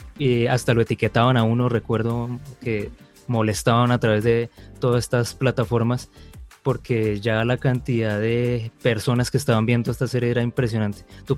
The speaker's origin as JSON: {"language": "Spanish", "country": "Colombia", "said": "acá en mi país, en Colombia."}